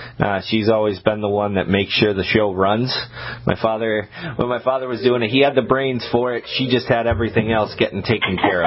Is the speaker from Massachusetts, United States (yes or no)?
no; Maine, United States; You know, I grew up on Blueberry Pines Drive in Maine, so.